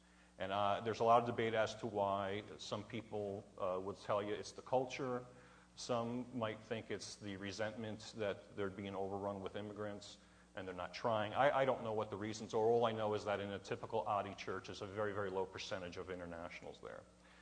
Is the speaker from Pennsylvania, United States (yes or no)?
no; New York, United States; I'm from New York, so you need to listen fast, okay?